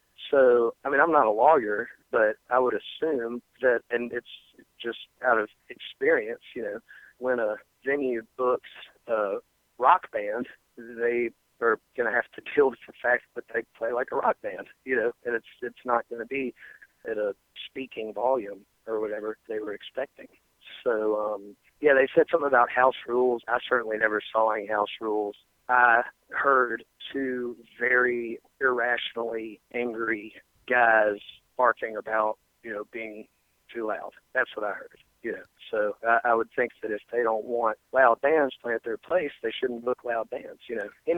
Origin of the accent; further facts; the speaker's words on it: Birmingham, Alabama, United States; we're four guys from Birmingham whose mothers taught us to say yes, ma'am, and no, sir